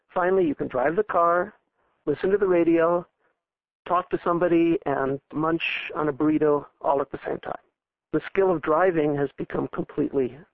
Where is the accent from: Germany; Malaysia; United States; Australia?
United States; Los Angeles, California; I remember vividly learning how to drive, even though I come from Los Angeles.